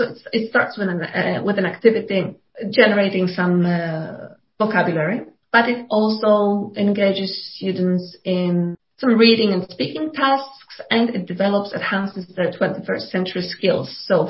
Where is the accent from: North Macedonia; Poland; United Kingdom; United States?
Poland; which is a non-profit in Poland, and I am from Poland.